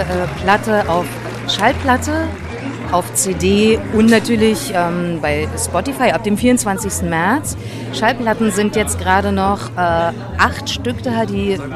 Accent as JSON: {"language": "German", "region": "Berlin", "country": "Germany", "tie": "born or raised there", "said": "Ich bin in Berlin-Friedrichshain aufgewachsen und bin dann ein bisschen durch die Welt getingelt"}